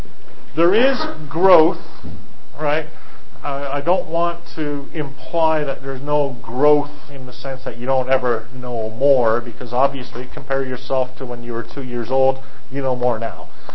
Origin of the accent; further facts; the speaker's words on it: Montreal, Quebec, Canada; I'm an inlander, right? I'm from Montreal.